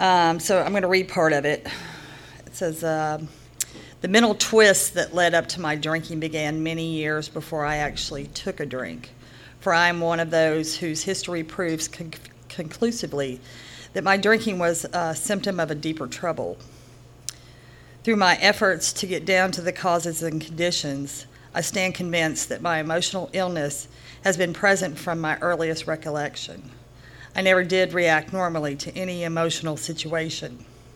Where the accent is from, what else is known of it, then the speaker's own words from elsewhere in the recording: Nashville, Tennessee, United States; born there; they don't believe me when I tell them I'm from the South. I was born right here in Nashville at Baptist Hospital.